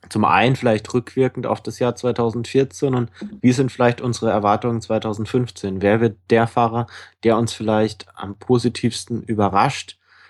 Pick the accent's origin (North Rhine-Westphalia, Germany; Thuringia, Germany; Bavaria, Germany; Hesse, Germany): Bavaria, Germany; Bayreuth; Mai, Juni habe ich so den einen oder anderen Termin in meiner alten Heimat Bayreuth.